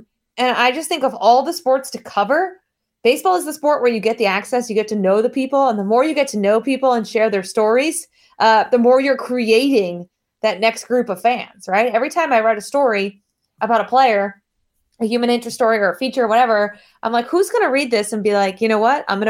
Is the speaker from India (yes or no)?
no; Connecticut, United States; So I'm from Connecticut, and so you're either a Yankees or a Red Sox fan.